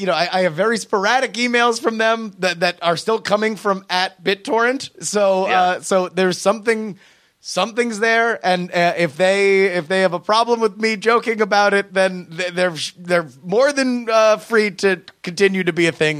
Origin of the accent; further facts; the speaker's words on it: Zimbabwe; now in Australia; I am from Zimbabwe, living in Australia, very far from the Middle East